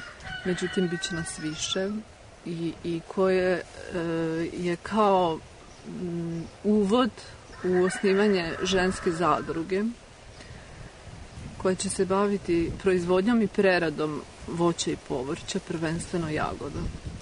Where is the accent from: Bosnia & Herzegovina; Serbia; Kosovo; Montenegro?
Serbia; Bezdan, Vojvodina; rođena sam tu u Bezdanu i svojim izborom ostala da živim u selu